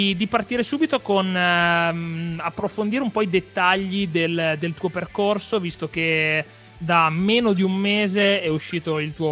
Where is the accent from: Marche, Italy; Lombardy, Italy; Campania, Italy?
Marche, Italy; per me che sono marchigiano